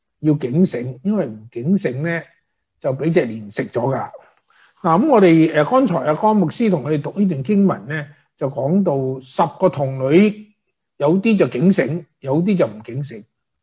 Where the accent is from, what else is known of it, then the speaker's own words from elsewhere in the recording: China; 我们中国人